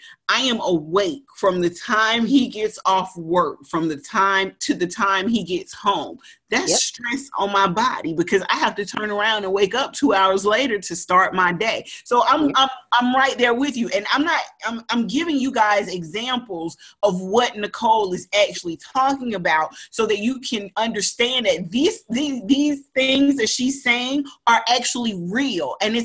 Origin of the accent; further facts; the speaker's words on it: Atlanta, Georgia, United States; I'm from Atlanta, born and raised in the city. I when I say in the city, I literally mean in the city of Atlanta.